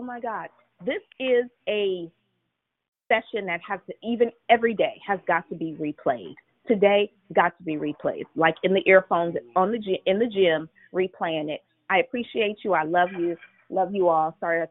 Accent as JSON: {"language": "English", "town": "Daly City", "region": "California", "country": "United States", "tie": "born or raised there", "said": "Growing up in Daly City, it was always foggy."}